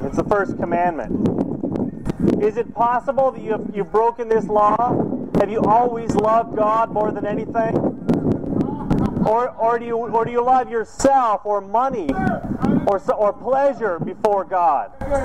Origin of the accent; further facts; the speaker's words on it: Canada; because I came from Canada, we have thousands and thousands of laws